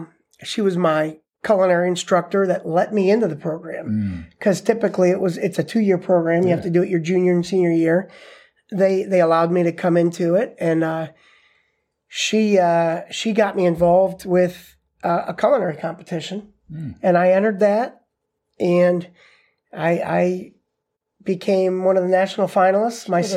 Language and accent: English; Mansfield, Ohio, United States; Well, I'll tell you, Mansfield in the 70s and 80s was a booming, hustling town of commerce. We had the train station.